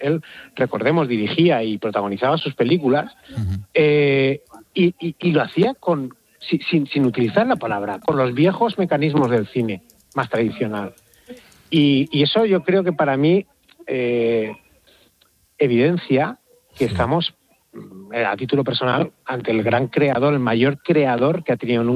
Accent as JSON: {"language": "Spanish", "town": "Valencia", "region": "Valencian Community", "country": "Spain", "said": "porque yo soy de aquí. En Valencia eso ya no lo tuvimos."}